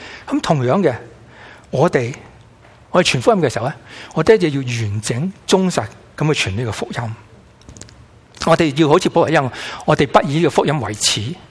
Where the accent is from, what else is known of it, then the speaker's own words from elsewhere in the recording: Guangdong, China; 我们广东人一般吃龙虾都是喜欢吃，都是姜葱龙虾